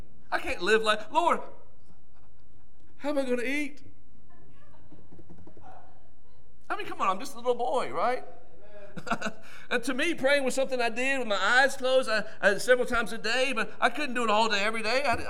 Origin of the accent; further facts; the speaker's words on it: Paraguay; because I grew up in Paraguay on the mission field.